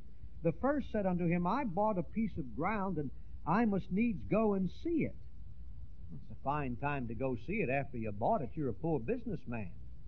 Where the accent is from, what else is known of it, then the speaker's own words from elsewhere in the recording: Pennsylvania, United States; Pardon me, but I come from the Pennsylvania Dutch country.